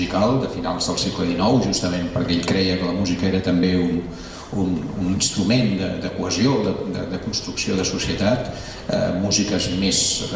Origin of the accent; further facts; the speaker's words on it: Sant Just Desvern, Catalonia, Spain; jo soc de Sant Just, d'Esbel, no és Sitges, no té mar, però bé, com som d'allà l'estimem